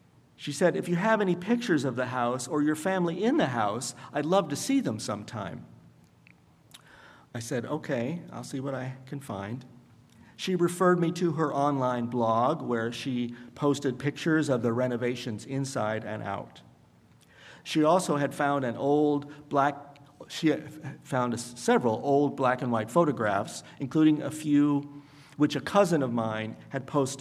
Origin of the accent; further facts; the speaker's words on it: Franklin, Indiana, United States; Franklin, Indiana, my hometown, was not segregated legally to my knowledge, but the culture of white privilege prevailed.